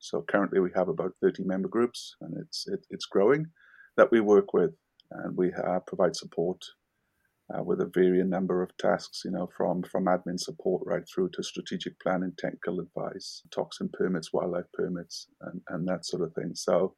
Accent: Wales, United Kingdom; now in New Zealand; I was born and raised in South Wales in the United Kingdom. My partner is a Kiwi. We met overseas 27, 28 years ago, and then I came here to New Zealand about 25 years ago.

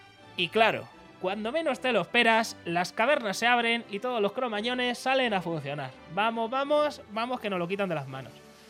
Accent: Castilla-La Mancha, Spain; Vengo de Castilla-La Mancha, lo he dicho muchas veces.

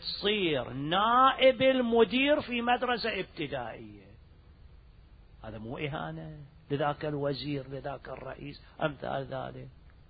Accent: Iraq; moved away; also born or lived in Khuzestan, Iran; صدام اجى على الحكم، طلعنا من العراق، تسفير ايران خوزستان

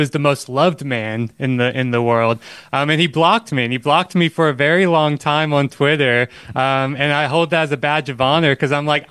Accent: Mississippi, United States; born there; I'm from the U.S. and I did all of my, you know, I grew up, I was born in Mississippi

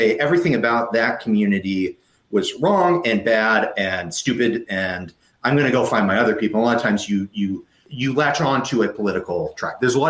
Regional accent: Utah, United States; And they're like, you've been to Utah? I'm from Utah.

